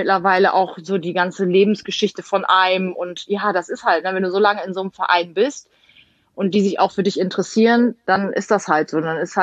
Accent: Emden, Lower Saxony, Germany; born there; Also, ich komme ja gebürtig aus Emden

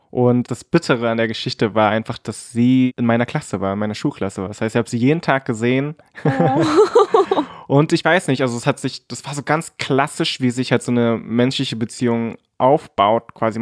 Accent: Cottbus, Brandenburg, Germany; meine Geschwister und ich, wir sind alle hier aufgewachsen in Cottbus und sind ziemlich deutsch, also ich zumindest.

